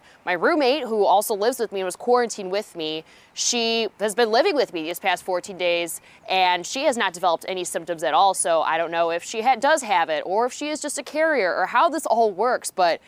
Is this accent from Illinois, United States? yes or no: yes; Chicago, Illinois, United States; I was actually planning on going home that weekend because I'm from Chicago and I was planning on seeing my parents that weekend.